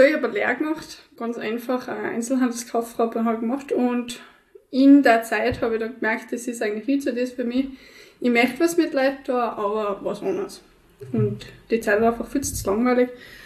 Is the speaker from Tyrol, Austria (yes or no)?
yes; Tyrol, Austria; ich bin 23 Jahre alt, ich bin seit ich geboren bin in der Hochfütz